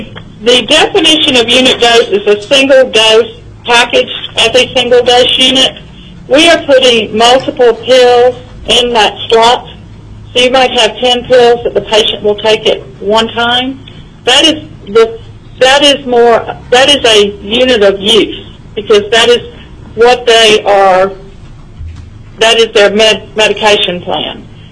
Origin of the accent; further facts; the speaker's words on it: Anchorage, Alaska, United States; I'm a pharmacist from Anchorage representing the Alaska Pharmacists Association.